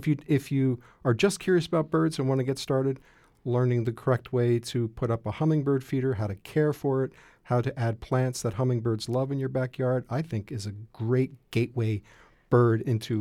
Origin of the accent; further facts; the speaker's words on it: Reading, Pennsylvania, United States; I grew up in Reading, so a little postage stamp backyard.